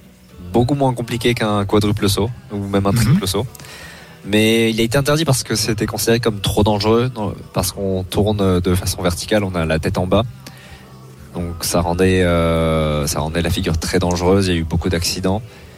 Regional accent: Bordeaux, Nouvelle-Aquitaine, France; born there; also born or lived in Toulouse / Poitiers / Courbevoie; now in Nice, France; Donc je suis né à Bordeaux. Ensuite, je suis parti à Toulouse. Après, j'ai fait Poitiers, ensuite Courbevoie. Et maintenant, je suis à Nice. J'ai fait un petit tour de France.

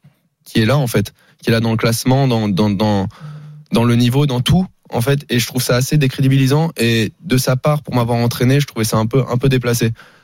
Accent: France; Je sais pas si c'est parce qu'on est français

